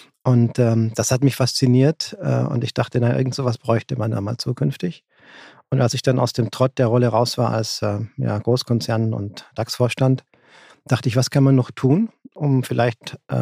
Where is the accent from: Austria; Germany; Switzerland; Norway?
Germany; Baden-Württemberg; also born or lived in Italy; bin ein Gastarbeiterkind von der Schwäbischen Alb, dort groß geworden auch aufgewachsen im Wesentlichen in Deutschland und Italien.